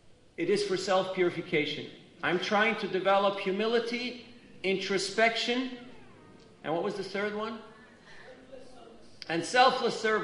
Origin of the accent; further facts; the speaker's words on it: Switzerland; because I told him I'm from Switzerland